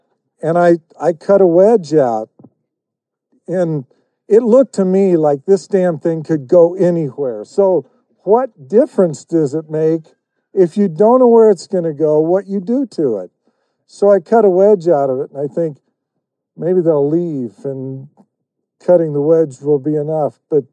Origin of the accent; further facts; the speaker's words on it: Idaho, United States; This is a true story. I grew up in Idaho